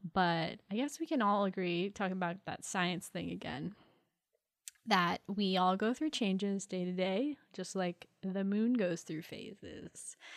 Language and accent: English; Florida, United States; I'm from the Keys. Obviously, I say this all the time.